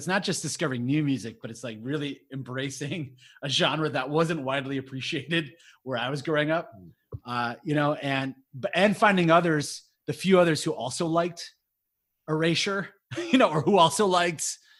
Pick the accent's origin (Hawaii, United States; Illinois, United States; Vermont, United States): Illinois, United States; And I grew up in South Suburban Chicago during the 80s and 90s, right?